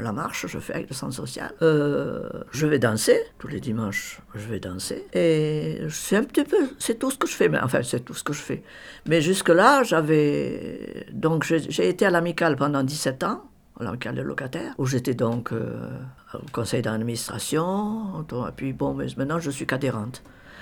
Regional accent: Saint-Crépin-d'Auberoche, Nouvelle-Aquitaine, France; Moi, j'ai toujours entendu parler, l'occitan. Autour de moi. Je vous dis, je suis de Saint-Crépin-d'Aubroche, mes parents étaient natifs de là.

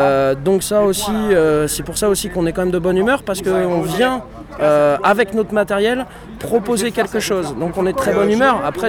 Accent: Bourgogne-Franche-Comté, France; Je viens de Bourgogne, moi.

